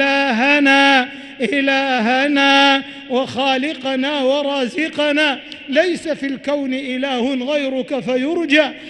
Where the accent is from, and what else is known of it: Saudi Arabia